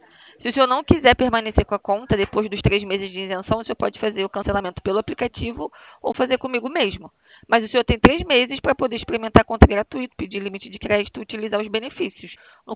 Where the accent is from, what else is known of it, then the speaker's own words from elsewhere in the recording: Rio de Janeiro, Brazil; Eu sou do Rio de Janeiro.